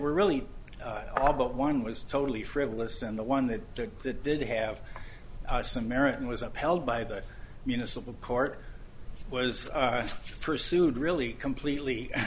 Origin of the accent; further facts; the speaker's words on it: Madison, Wisconsin, United States; from Madison, Wisconsin, and one of my clients, Jesse Miller, is present.